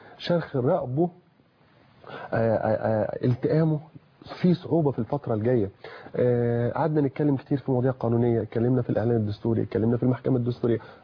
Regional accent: Egypt

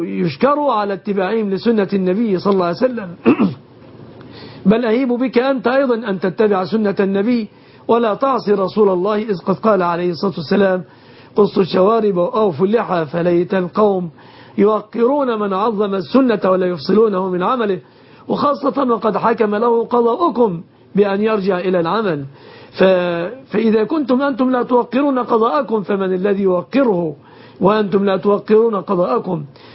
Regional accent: Egypt; بلادنا مصر

